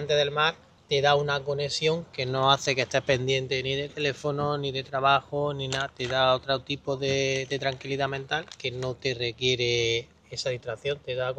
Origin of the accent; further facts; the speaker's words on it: Granada, Andalusia, Spain; ella de Málaga, yo soy de Granada.